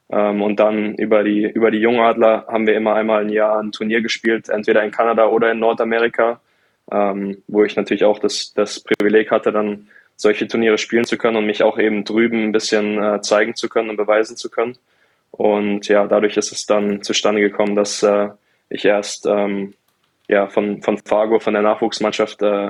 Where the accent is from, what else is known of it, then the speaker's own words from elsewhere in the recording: Mannheim, Baden-Württemberg, Germany; weil mein Elternhaus in Mannheim, wo ich aufgewachsen bin, das war in der Straße, in dem die ganzen oder viele von den Adler Mannheim-Spielern gewohnt haben.